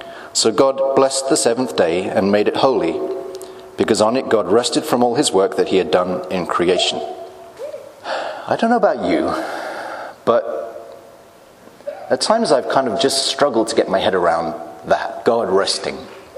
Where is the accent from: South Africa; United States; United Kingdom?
United Kingdom; England; I'm from England